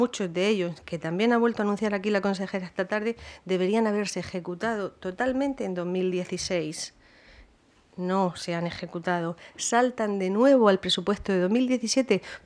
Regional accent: Molina de Segura, Region of Murcia, Spain; uno de los consultorios que ha mencionado de mi pueblo, de Molina de Segura

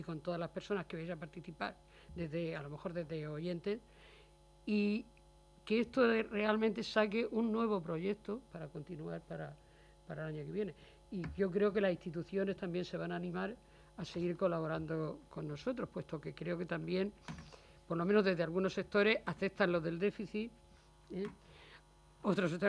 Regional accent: Cartagena, Region of Murcia, Spain; como aquí los que estamos somos de Cartagena

